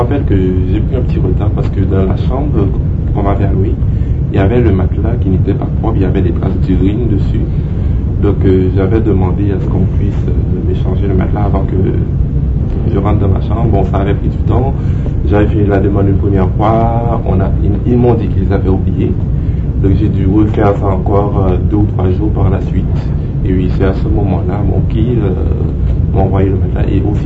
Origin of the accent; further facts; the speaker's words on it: Haiti; Je ne connais pas vraiment les règlements de ce pays parce que je viens d'Haïti.